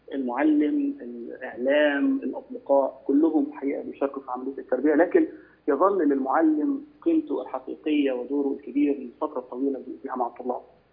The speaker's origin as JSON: {"language": "Arabic", "country": "Egypt", "said": "إحنا عندنا في مصر"}